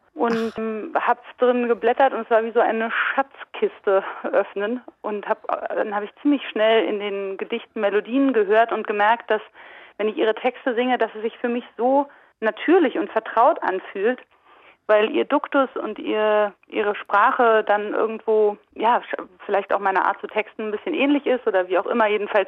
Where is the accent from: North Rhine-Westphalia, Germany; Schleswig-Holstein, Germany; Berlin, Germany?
Berlin, Germany; Ich bin 79 geboren, ich war 11 Jahre alt, als die Wiedervereinigung passiert ist. Und ich habe aber als Westdeutsche, als Westberlinerin, obwohl ich ja Berlin wirklich noch sehr nah ist, habe ich kaum was mitbekommen von dieser Veränderung.